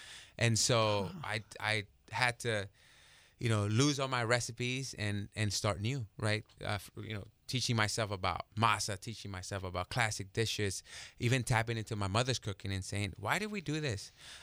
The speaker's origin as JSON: {"language": "English", "town": "Napa", "region": "California", "country": "United States", "tie": "born or raised there", "said": "Growing up in Napa, I learned how to cook out of France, out of Spain, you know, Italy, things like that."}